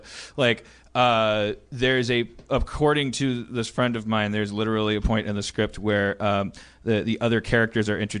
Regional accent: New Jersey, United States; take advantage of the fact that I'm from Jersey

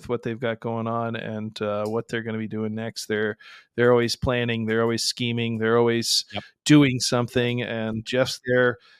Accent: Australia; Being an Australian, I thought, wow.

